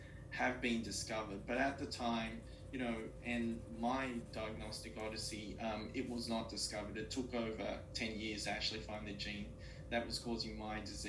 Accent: Australia; accent: Australian; I grew up in Australia, and that's the reason why I have an Australian accent, as the audience probably can already tell. And so I grew up in Australia

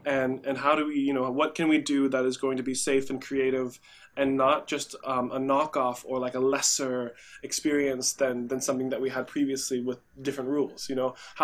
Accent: Olathe, Kansas, United States; I remember I grew up in Olathe, but my experience of Kansas City was always First Fridays

